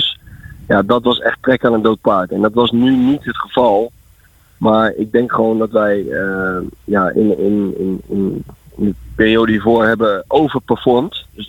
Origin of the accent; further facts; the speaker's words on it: West Netherlands, Netherlands; En dat is misschien moeilijk te geloven omdat ik uit het Westen kom.